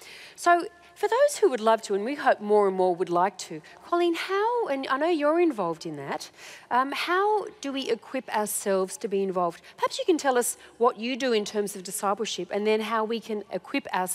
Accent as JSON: {"language": "English", "town": "Sydney", "region": "New South Wales", "country": "Australia", "said": "Anyway, I'm from Sydney, Australia."}